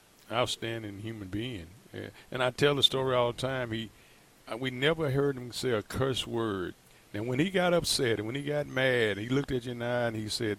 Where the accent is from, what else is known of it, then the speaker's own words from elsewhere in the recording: Nashville, Tennessee, United States; Well, I grew up in the Edgehill community in Benton Avenue. I grew up across the street from the Moore family, which was probably the most prominent athletic family in the history of Nashville.